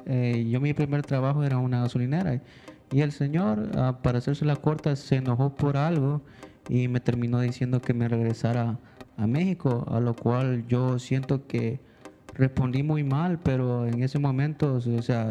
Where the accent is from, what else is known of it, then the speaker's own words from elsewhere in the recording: El Salvador; me preguntaban de dónde era y yo les respondía, oh, soy de El Salvador, y ellos me estaban como que, no, tú no pareces de El Salvador, o no hablas como salvadoreño